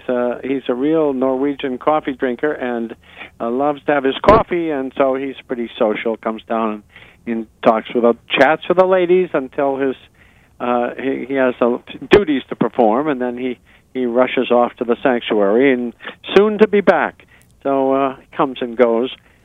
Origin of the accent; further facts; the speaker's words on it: Midwest, United States; Well, I'm a Midwesterner. I came from close to Chicago.